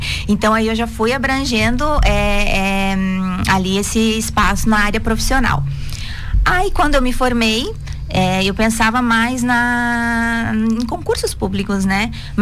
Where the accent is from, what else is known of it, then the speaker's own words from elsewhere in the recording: Xaxim, Santa Catarina, Brazil; eu nasci aqui em Xaxim, né? Então, me criei no interior até meus 21 anos. Aí depois a gente veio, que a gente chama pra cidade, né?